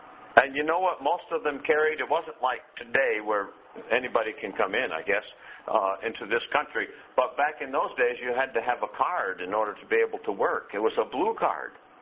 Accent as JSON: {"language": "English", "country": "United States", "said": "I've heard more Americans say this than anybody else, because I am an American."}